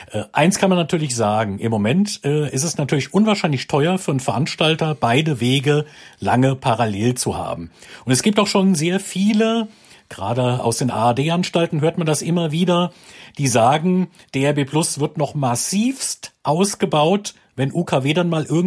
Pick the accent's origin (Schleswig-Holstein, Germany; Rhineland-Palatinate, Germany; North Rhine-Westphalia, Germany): Rhineland-Palatinate, Germany; Diez; Dietz an der Lahn, das ist meine Heimatstadt, wo ich herkomme.